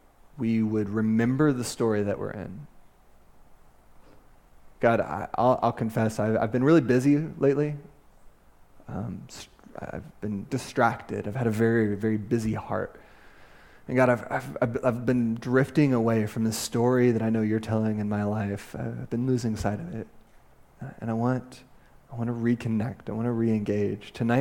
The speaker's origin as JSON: {"language": "English", "town": "Kansas City", "region": "Missouri", "country": "United States", "tie": "born or raised there", "said": "I grew up in Kansas City, Missouri"}